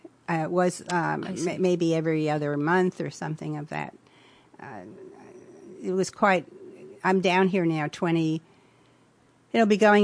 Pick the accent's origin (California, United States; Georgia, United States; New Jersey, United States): New Jersey, United States; moved away as an adult; also born or lived in Woodstock, New York; now in Sarasota, United States; Well, I was born in New Jersey, and I guess I could say I was raised there.